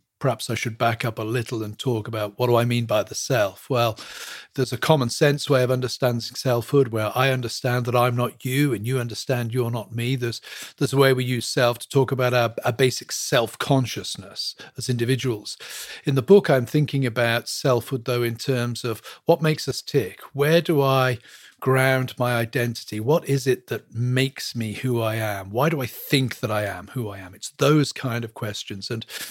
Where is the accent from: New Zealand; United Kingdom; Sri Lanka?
United Kingdom; England; moved away as an adult; now in United States; Obviously, from my accent, you can tell that I'm not from stateside. I was born and brought up in England, moved here in 2001 to teach at a seminary.